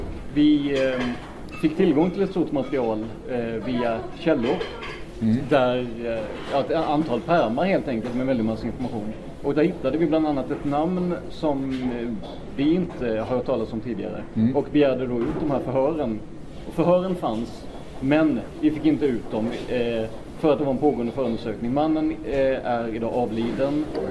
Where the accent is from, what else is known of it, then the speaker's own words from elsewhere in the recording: Blekinge, Sweden; Jag är ju ner från Blekinge